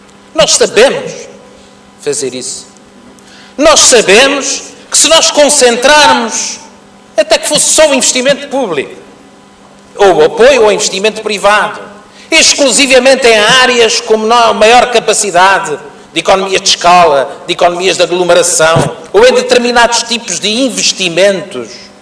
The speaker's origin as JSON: {"language": "Portuguese", "region": "Azores", "country": "Portugal", "said": "Eu não quero é que os açorianos esperem muito em alcançar o bem-estar e a qualidade de vida que eu ambiciono para a minha terra."}